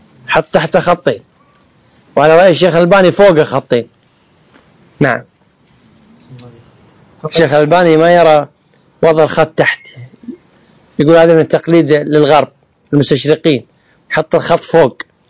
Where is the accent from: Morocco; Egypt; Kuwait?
Kuwait; لما أمر ولي الأمر عندنا في الكويت بتسليم الأسلحة